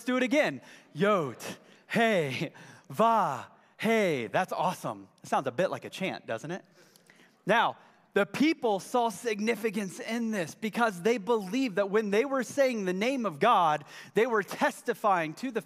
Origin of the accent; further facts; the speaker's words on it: England, United Kingdom; I'm not Hebrew. I'm English.